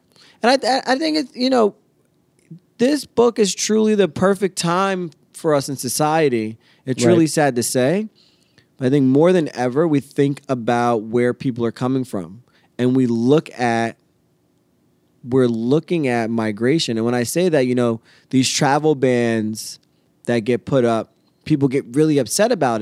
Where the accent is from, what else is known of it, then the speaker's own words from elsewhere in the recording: Pennsylvania, United States; No, yeah, and you know, I grew up in the Poconos.